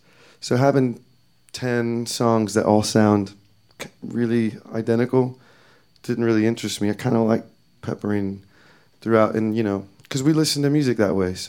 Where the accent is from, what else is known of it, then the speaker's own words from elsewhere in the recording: Laredo, Texas, United States; And so I had these songs that were kind of loosely about growing up in Laredo, Texas.